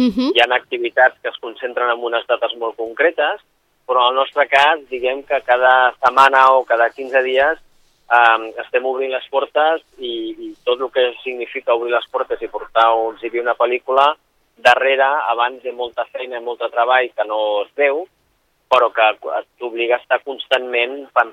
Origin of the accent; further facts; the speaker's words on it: Sitges, Catalonia, Spain; nosaltres som de Sitges